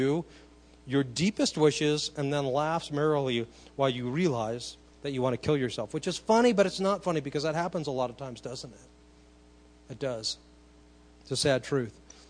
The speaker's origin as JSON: {"language": "English", "country": "United States", "tie": "born or raised there", "said": "I'm grateful that I grew up in America."}